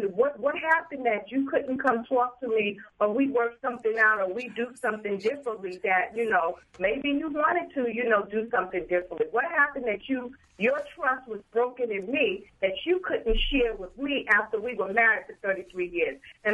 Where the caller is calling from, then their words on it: Germantown, United States; I'm calling from Germantown. Happy Friday.